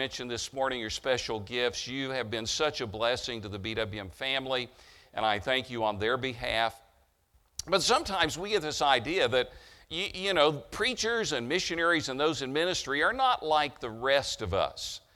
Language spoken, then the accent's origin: English; Tennessee, United States; As I said, I grew up in East Tennessee. My dad was not a pastor. As a matter of fact, my family was unchurched.